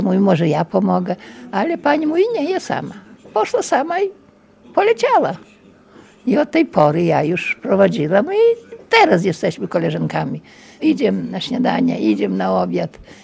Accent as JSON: {"language": "Polish", "town": "Orla", "region": "Podlaskie Voivodeship", "country": "Poland", "said": "Ja z Orli."}